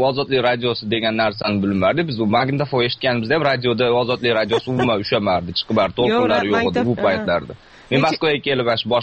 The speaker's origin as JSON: {"language": "Uzbek", "region": "Andijan Region", "country": "Uzbekistan", "moved": "yes", "lives_now": "Moscow, Russia", "said": "Qo'qdik, Andijondanman."}